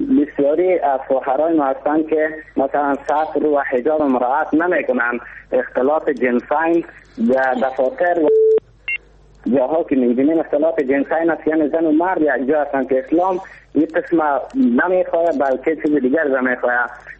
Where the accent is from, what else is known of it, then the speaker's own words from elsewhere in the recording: Mazar-i-Sharif, Balkh, Afghanistan; من از مزار شریف هستم.